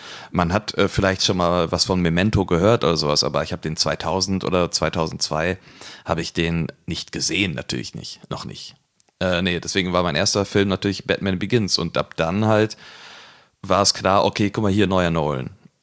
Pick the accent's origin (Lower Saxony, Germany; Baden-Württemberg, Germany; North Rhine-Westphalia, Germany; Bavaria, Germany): North Rhine-Westphalia, Germany; Cologne; besonders wir als Kölner